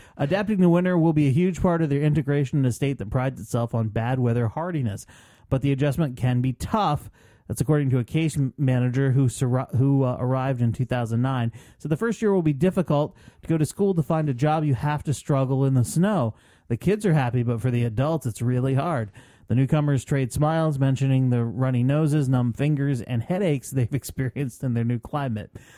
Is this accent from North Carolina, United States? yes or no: yes; North Carolina, United States; You've lived your whole life in, I mean, you've moved around some, and we're from North Carolina, and you had some sort of winter there.